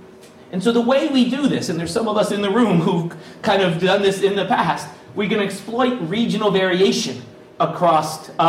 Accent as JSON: {"language": "English", "town": "Chicago", "region": "Illinois", "country": "United States", "said": "I'm from Chicago. There's a Chicago commuting zone."}